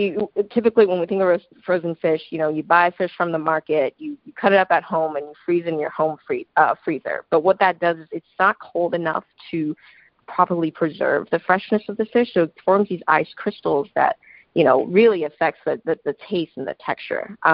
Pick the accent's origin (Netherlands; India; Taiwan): Taiwan; Kaohsiung; now in United States; I grew up actually in Taiwan at this city called Kaohsiung. So it's a harbor city.